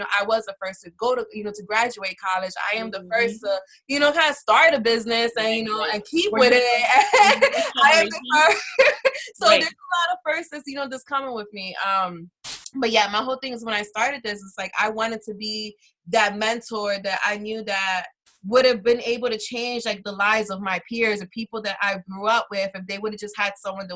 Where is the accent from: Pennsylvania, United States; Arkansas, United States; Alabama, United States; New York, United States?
Pennsylvania, United States; Philadelphia; I grew up in Philadelphia. Mm-hmm. I grew up in the inner city neighborhoods, you know.